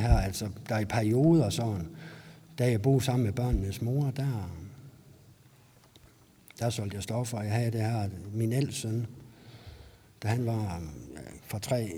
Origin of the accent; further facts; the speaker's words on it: Aalborg, North Denmark Region, Denmark; Jeg er født og opvokset i Aalborg. Jeg er 48 år